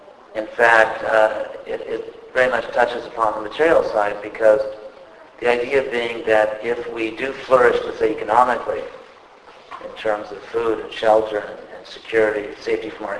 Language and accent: English; California, United States; I know in California, I'm from California